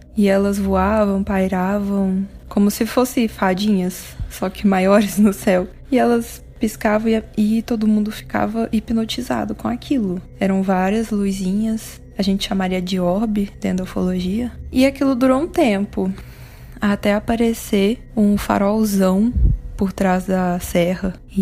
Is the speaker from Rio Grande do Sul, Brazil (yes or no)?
no; Divinópolis, Minas Gerais, Brazil; Eu sou mineira, de uma cidade chamada Divinópolis, no interior do estado.